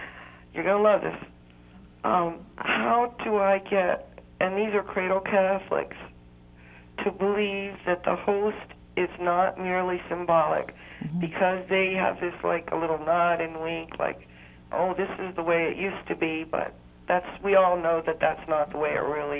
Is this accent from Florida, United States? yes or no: yes; Florida, United States; I'm from Florida.